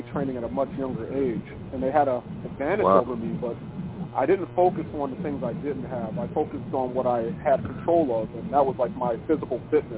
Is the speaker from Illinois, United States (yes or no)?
yes; Chicago, Illinois, United States; You know, I'm from Chicago